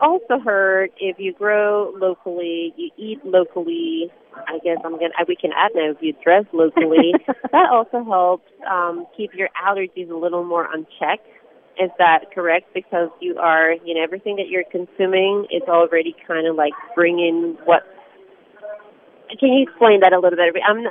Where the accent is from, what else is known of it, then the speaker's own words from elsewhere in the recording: Ecuador; I'm originally from Ecuador